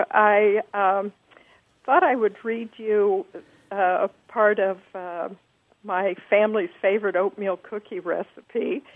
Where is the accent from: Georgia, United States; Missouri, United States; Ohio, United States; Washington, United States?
Missouri, United States; Kansas City; Oh, you're absolutely right. That's why I sound normal to you. I'm from Kansas City.